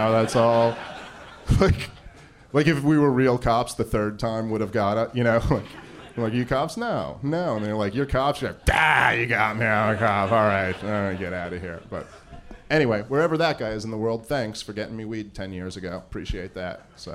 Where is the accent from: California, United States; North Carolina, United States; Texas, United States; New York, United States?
New York, United States; Brooklyn; I grew up in Brooklyn. There's every race of culture.